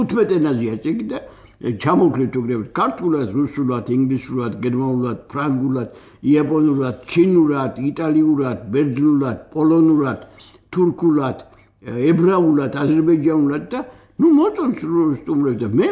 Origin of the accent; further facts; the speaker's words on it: Guria, Georgia; ეხლა ბუნები ცოტა დაუდგრომელი კაცი ვარ და გურული ვარ